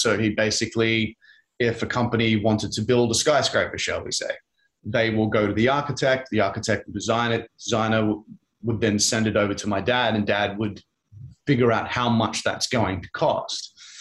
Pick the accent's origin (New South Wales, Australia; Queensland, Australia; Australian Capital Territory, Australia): Queensland, Australia; Brisbane; born there; So I was born in Brisbane in Australia. It is about an hour and a half flight north of Sydney because most people know Sydney and Melbourne.